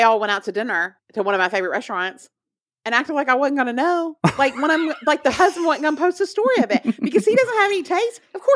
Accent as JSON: {"language": "English", "region": "the South", "country": "United States", "said": "So we are from the South, okay? We're from the South."}